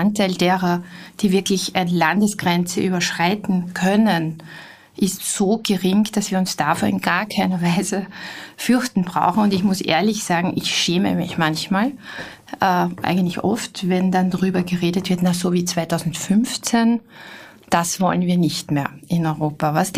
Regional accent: Vienna, Austria; wenn Sie mich jetzt als Österreicherin fragen oder als Wienerin

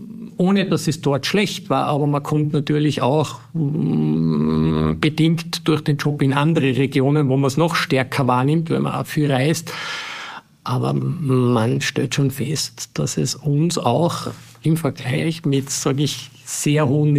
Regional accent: Kitzbühel, Tyrol, Austria; born there; Genau, ich bin in Kitzbühel geboren. Die Familie lebt in St. Johann in Tirol, hat ein kleines Unternehmen, auch heute noch.

